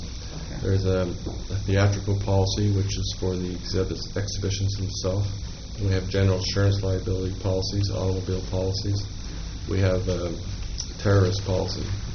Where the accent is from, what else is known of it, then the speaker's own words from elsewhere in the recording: Canada; Attorneys, sorry, I'm a Canadian thing.